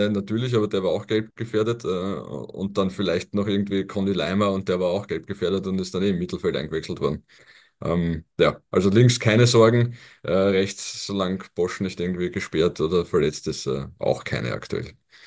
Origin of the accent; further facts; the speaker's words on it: Austria; Das ist eine Mentalität, die wir jetzt als Österreicher vielleicht in den vergangenen Jahrzehnten nicht so in uns getragen haben.